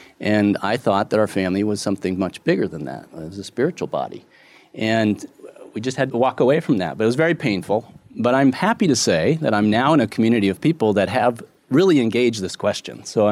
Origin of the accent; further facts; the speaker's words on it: San Francisco, California, United States; born there; I was born in San Francisco. I lived all over the country. I never lived in New Hampshire, but that's where my grandparents lived